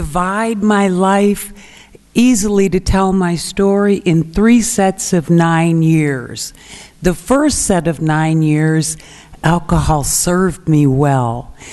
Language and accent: English; Madison, Wisconsin, United States; Growing up, I grew up in Madison, Wisconsin as a Cheddarhead. Yes, I talk a little funny sometimes